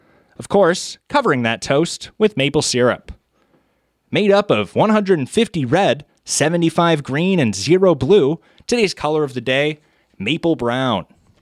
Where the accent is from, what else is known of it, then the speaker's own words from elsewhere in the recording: Manhattan, Kansas, United States; I am from Manhattan, Kansas, so I guess that counts.